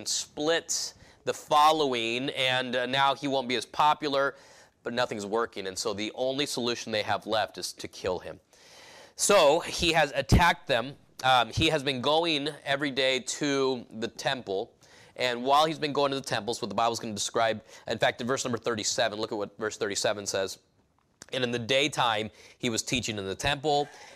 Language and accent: English; California, United States; Now, I grew up in California, but I was in a very small town. The town right now is 80,000 people. It's just a tiny little town.